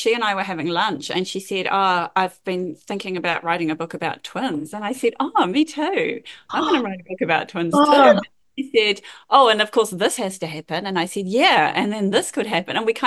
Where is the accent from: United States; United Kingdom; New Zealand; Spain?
New Zealand; Well, you know, I'm from New Zealand, so I'm basically from Middle Earth.